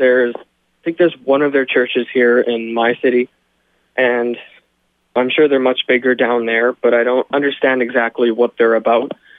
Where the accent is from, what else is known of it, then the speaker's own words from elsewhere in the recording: Saskatchewan, Canada; now in Saskatoon, Canada; I am from Saskatchewan, Canada, and I listen to Issues, Etc. because I am a confessional Lutheran teenager that goes to St. Paul's Lutheran here in Saskatoon, Saskatchewan.